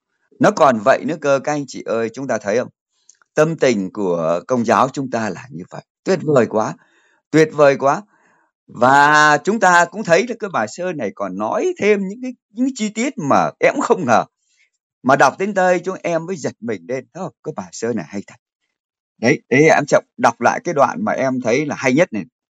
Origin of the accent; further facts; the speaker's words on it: Hanoi, Vietnam; Em là người Hà Nội đây, em đã sống qua bốn mùa ở Hà Nội.